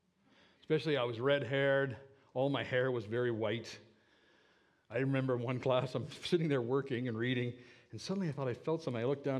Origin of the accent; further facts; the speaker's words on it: Canada; So I'd go in the class, I'd stand up and say … I'm from Canada, here's what Canada's like, blah, blah, blah, blah, blah.